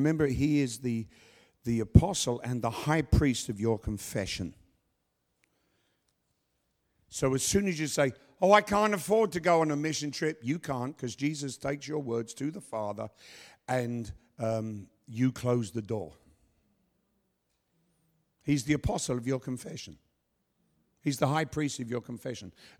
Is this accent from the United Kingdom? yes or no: yes; England, United Kingdom; Sorry, I'm English.